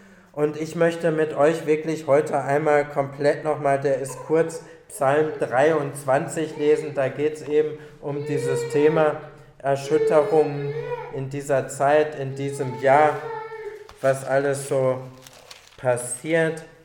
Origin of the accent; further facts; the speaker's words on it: North Rhine-Westphalia, Germany; ich komme aus dem Kölner Raum